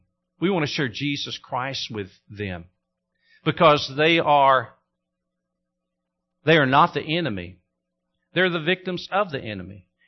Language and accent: English; Texas, United States; also born or lived in Missouri / Tennessee; now in Minnesota, United States; I grew up in Texas, I've lived in Missouri, I've lived in Tennessee, and now I've come as far north as I want to come here in Minnesota.